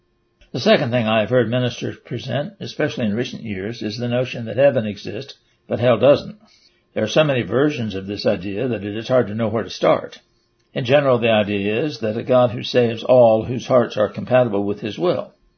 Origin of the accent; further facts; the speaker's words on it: Michigan, United States; In my home state of Michigan, we have towns named Paradise and Hell